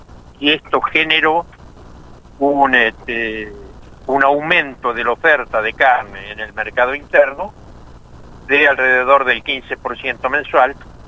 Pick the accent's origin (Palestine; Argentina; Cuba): Argentina